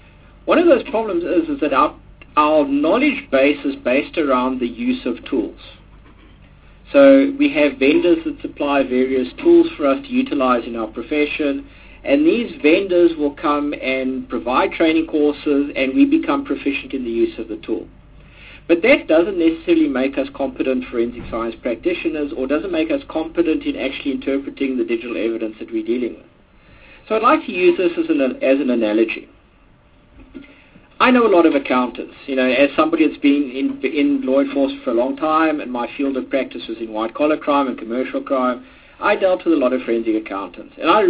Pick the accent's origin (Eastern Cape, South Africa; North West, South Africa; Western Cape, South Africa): Eastern Cape, South Africa; and I grew up largely in the Transkei